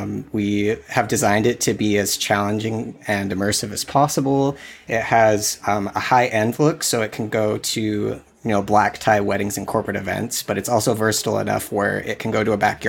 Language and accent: English; Vista, California, United States; I'm from Vista, California in San Diego County.